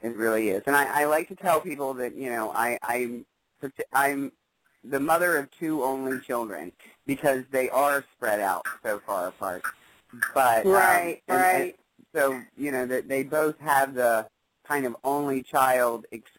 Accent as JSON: {"language": "English", "region": "Delaware", "country": "United States", "tie": "born or raised there", "said": "Well, I am from Delaware. I was born and raised here."}